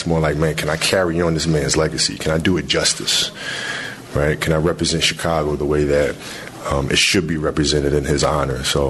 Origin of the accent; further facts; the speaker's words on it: Italy; also born or lived in United States; as a kid growing up in Italy, I mean, all I had was video.